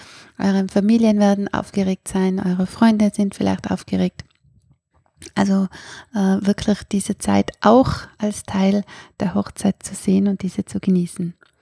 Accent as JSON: {"language": "German", "country": "Austria", "said": "dass man bei uns in Österreich nicht unbedingt im Standesamt selbst heiraten muss"}